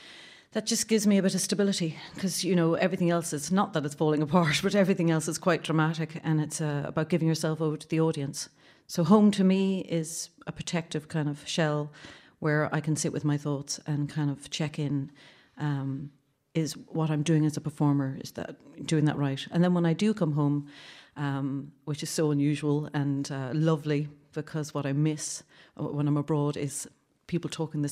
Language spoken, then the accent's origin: English; Cork, Munster, Ireland; now in Dublin, Ireland; I'm originally from Cork. Dublin is my home